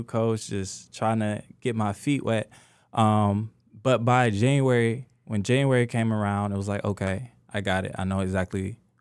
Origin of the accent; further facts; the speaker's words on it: Mobile, Alabama, United States; You may be from wherever. I'm from Mobile, Alabama.